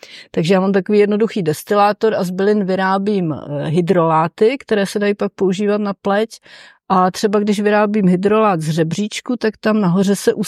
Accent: Prague, Czechia; já jsem vlastně od dětství žila v paneláku v Praze

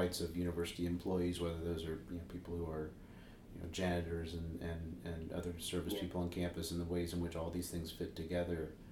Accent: United States; And I say that as an American who, despite having a Canadian mother, knows nothing about Canadian history.

